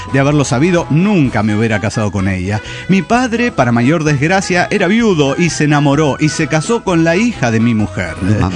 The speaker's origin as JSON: {"language": "Spanish", "town": "Maracaibo", "region": "Zulia", "country": "Venezuela", "lives_now": "Colombia", "said": "maracucho en Locombia."}